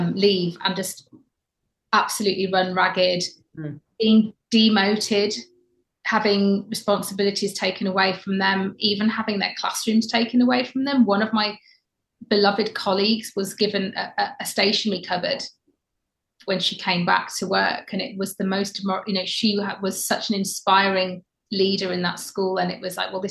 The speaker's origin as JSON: {"language": "English", "region": "Wales", "country": "United Kingdom", "said": "I should know this being a Welsh woman myself, but I am not very in touch with the Welsh system anymore."}